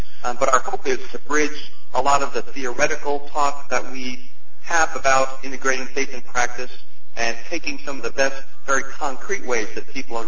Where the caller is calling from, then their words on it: New York, United States; I'm actually calling from LaGuardia Airport